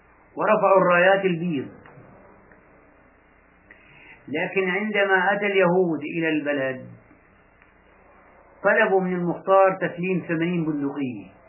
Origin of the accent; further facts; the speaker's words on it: Palestine; moved away; احنا جاي معنا من فلسطين البريموس البنبور